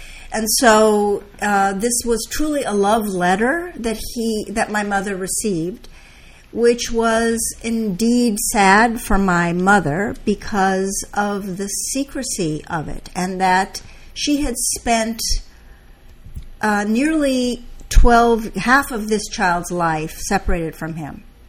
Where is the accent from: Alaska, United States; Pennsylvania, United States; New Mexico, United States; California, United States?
California, United States; Orinda; I grew up in Orinda.